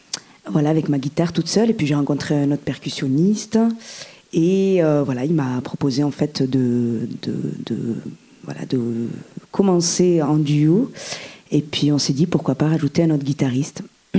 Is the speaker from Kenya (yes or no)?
no; Algeria; Ouais, moi, je suis algérienne